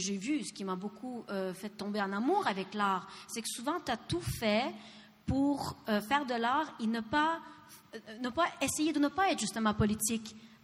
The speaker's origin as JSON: {"language": "French", "country": "Ukraine", "said": "Je viens d'Ukraine, OK? Donc, je suis russo-ukrainienne"}